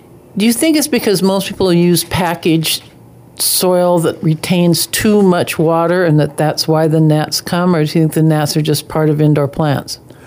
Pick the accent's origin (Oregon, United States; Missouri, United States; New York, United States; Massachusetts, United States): Oregon, United States; Portland; I grew up in Portland, so avocados were definitely out of zone.